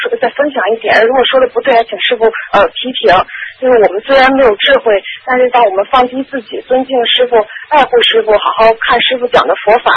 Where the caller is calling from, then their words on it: Germany; 啊，是德国打过来的。